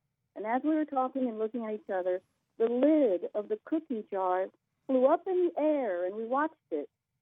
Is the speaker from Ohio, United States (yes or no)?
yes; Akron, Ohio, United States; I'm from Akron, Ohio.